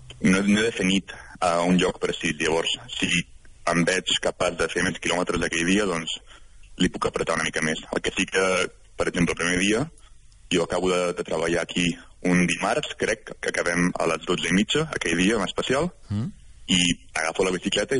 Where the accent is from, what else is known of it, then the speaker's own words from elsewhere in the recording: Canet de Mar, Catalonia, Spain; now in London, United Kingdom; connectar on visc ara, que és Londres, fins connectar-ho amb el meu poble, que és Canet de Mar